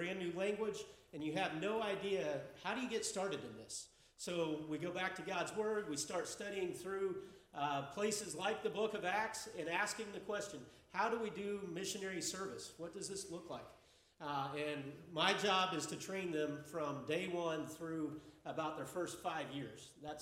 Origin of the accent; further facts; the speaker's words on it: Tightwad, Missouri, United States; I come from Tightwad, Missouri. Anybody ever heard of Tightwad, Missouri? Nobody? Really? That's probably because total population is 42 people.